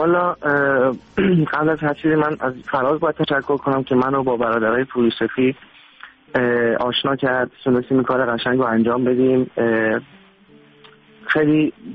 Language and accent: Persian; Iran; moved away as an adult; now in Germany; 4 ساله که از ایران اومدم بیرون، من 22 سالم هستش